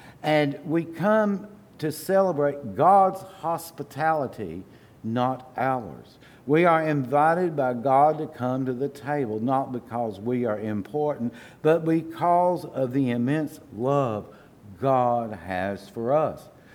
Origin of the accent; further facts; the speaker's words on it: Kentucky, United States; Abraham Lincoln and his wife, Mary Todd Lincoln, were both born and raised in Kentucky, my home state.